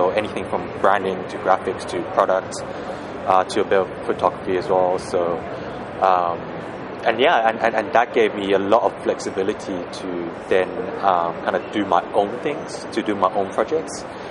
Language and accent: English; London, United Kingdom; also born or lived in Macau; So I was born in Macau, but I grew up in London, so in England.